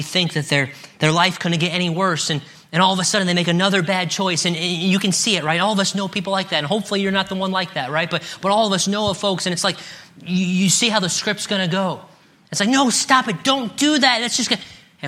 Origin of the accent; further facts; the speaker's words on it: Illinois, United States; I'm from Illinois. I grew up in Illinois, lived in Illinois my whole life. Illinois is a very, very corrupt state.